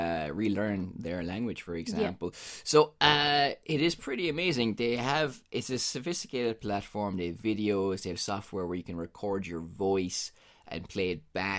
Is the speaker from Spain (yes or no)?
no; Ireland; But like, I actually skipped some of the courses because I am Irish